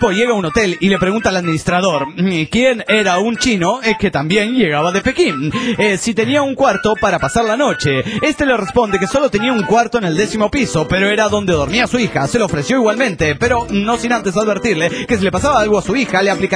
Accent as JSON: {"language": "Spanish", "region": "Lima", "country": "Peru", "said": "de Lima, Perú."}